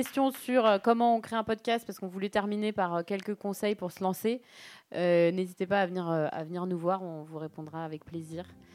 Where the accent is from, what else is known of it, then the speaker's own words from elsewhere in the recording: Marseille, Provence-Alpes-Côte d'Azur, France; parce que moi je suis marseillaise